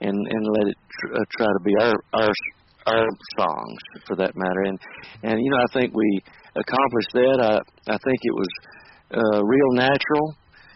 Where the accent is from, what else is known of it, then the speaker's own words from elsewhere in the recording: Cullman, Alabama, United States; Well, I was born in 1961, and I was born in North Alabama, Cullman, Alabama, and I live here right across the road from where I was raised. So I've been here all my life.